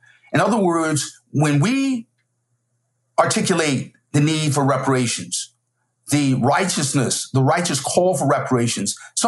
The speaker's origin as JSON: {"language": "English", "region": "South Carolina", "country": "United States", "said": "We're both from South Carolina. We're both graduates of Yale Law School. We both teach at Harvard."}